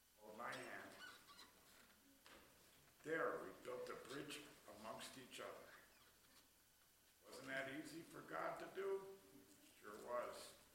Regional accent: Arizona, United States; I grew up in Arizona, and I've seen it.

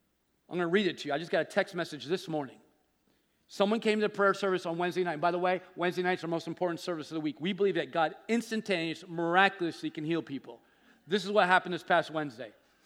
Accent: New Jersey, United States; We're from North Jersey. Don't mess with me. I'm from North Jersey. I got friends from Bayonne.

